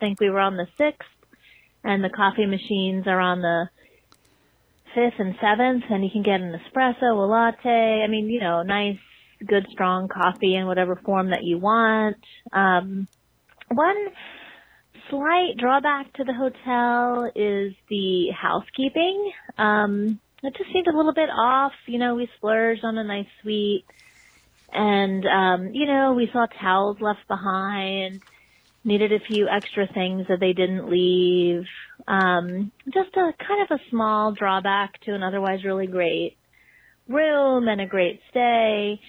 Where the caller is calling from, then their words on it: Pennsylvania, United States; I'm calling from Pennsylvania with a review of the Cromwell.